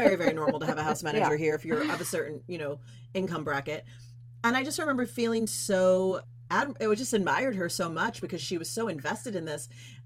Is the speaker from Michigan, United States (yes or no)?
no; New York City, New York, United States; Even when I lived in New York City, so I'm originally from New York, and when I lived there, I was a performer